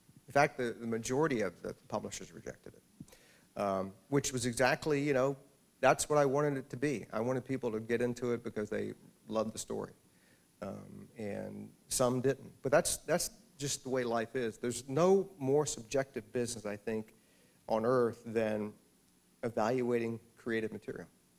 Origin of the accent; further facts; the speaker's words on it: the South, United States; I grew up in the South, so I really cut my sort of literary teeth people like Eudora Welty and Flannery O'Connor